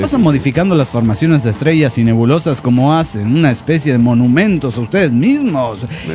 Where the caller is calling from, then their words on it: Angamacutiro, Michoacán, Mexico; de Angamacutiro, México.